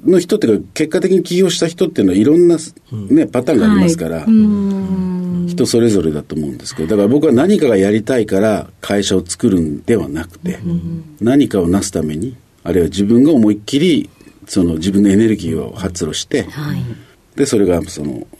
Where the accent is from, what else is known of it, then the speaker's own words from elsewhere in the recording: Hiroshima, Japan; 広島県広島市ですね。